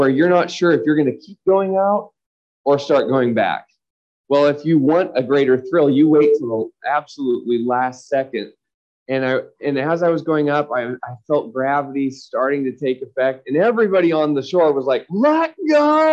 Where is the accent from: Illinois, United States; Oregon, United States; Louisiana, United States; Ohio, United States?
Oregon, United States; I grew up in Oregon in my high school and college years